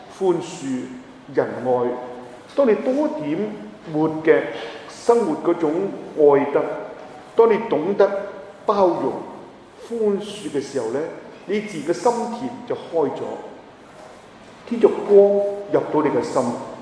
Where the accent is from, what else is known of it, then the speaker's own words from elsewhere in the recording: China; 當然呢，我們中國人有傳統